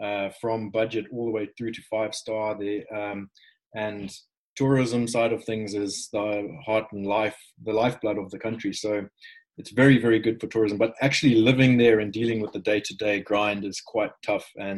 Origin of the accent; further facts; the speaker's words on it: Victoria Falls, Matabeleland North, Zimbabwe; I'm from Victoria Falls in Zimbabwe. Victoria Falls is home of the largest waterfall on the planet. Beautiful, beautiful, beautiful thing. Everyone should see it at some point in their life. And I was lucky enough to live there with it in my backyard.